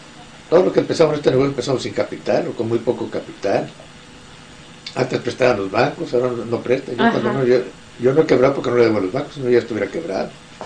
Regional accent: Nogales, Sonora, Mexico; fui por el lado americano, y me regresé por el lado americano, ¿no? Por llegar a Nogales.

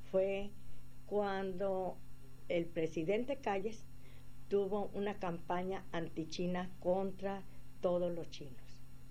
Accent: Mazatlán, Sinaloa, Mexico; born there; Yo nací en Mazatlán, Sinaloa, el año febrero 5 de 1926.

